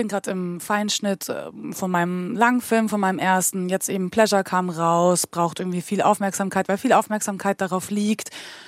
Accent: Munich, Bavaria, Germany; born there; Also ich bin gebürtig in München.

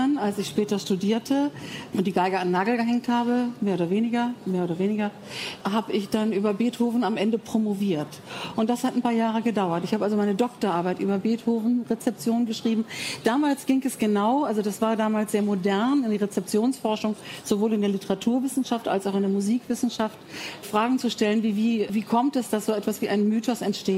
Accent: Bonn, North Rhine-Westphalia, Germany; Als ich klein war, als ich Kind war, bin ich in Bonn zur Schule gegangen, Kindergarten und groß geworden.

